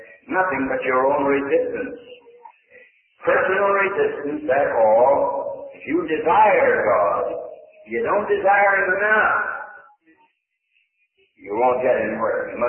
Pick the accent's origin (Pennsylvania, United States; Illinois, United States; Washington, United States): Pennsylvania, United States; born there; I called so many places home, I don't remember where home is, but I was born in Pennsylvania.